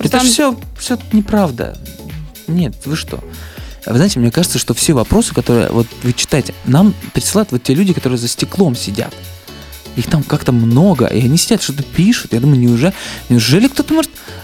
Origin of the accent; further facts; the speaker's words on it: Mariupol, Donetsk Oblast, Ukraine; А там очень много, в Мариуполе даже, в моем родном городе, очень много талантливых ребят